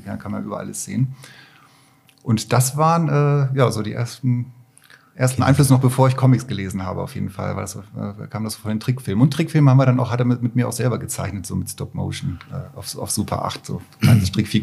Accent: Barsinghausen, Lower Saxony, Germany; born or raised there; also born or lived in Katowice, Poland

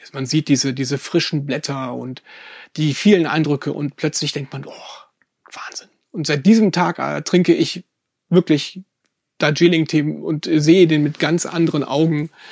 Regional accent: Aachen, North Rhine-Westphalia, Germany; also born or lived in Munich; Zunächst einige Jahre in München, mittlerweile jetzt in Aachen, in meiner Heimatstadt gelandet.

